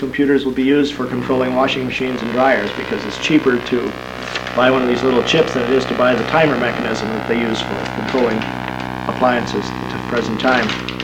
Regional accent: Minneapolis, Minnesota, United States; from Minneapolis.

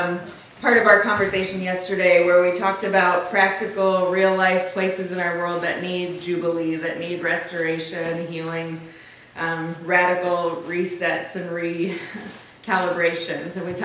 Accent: Tacoma, Washington, United States; I use she, her pronouns. I come from Tacoma, Washington

